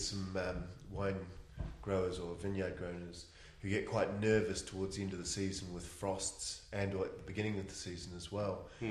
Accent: New Zealand; now in United Kingdom; I moved over to the UK from New Zealand, and when I heard about English wine, I was a bit shocked and a bit worried.

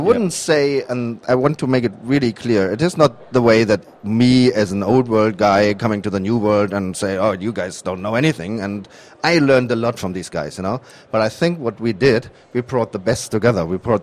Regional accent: Bernkastel, Rhineland-Palatinate, Germany; Wonderful Grand Cru vineyards along the Mosel, you know, along the Middle Mosel. We are from Bernkastel, which is just right in the Middle Mosel.

